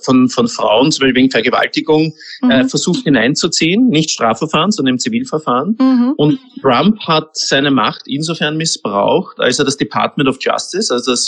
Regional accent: Austria; Also das ist viel stärker als bei uns in Österreich zwischen den Bundesländern

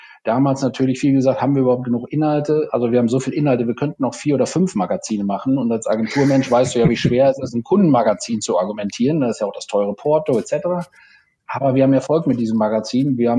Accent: Aalen, Baden-Württemberg, Germany; Mercedes-Händler aus meiner Heimatstadt Aalen

